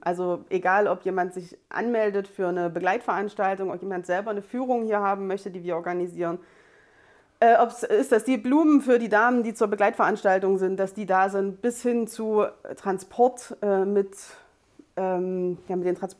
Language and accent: German; Apolda, Thuringia, Germany; ich bin aus Apolda, ich kenne das, bin 36, das heißt, ich bin mit dem Kunsthaus aufgewachsen